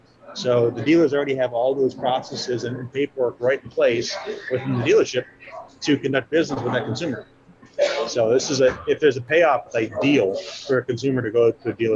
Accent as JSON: {"language": "English", "region": "Illinois", "country": "United States", "said": "So I'm from Illinois. In Illinois, we're not a title holding state."}